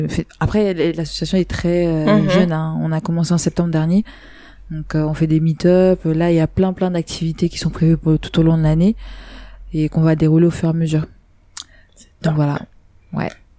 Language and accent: French; Cameroon; Je suis camerounaise, je vais pas parler de l'Égypte.